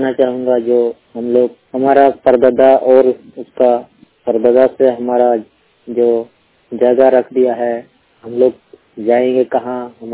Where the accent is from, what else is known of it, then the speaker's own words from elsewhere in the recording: Ralibira, India; जो हमारा ग्राम रालीबिरा में